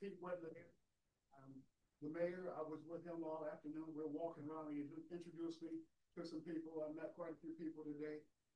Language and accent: English; Grand Rapids, Michigan, United States; I'm from Grand Rapids, Michigan, and I've been invited to this area to possibly bring my CDL program.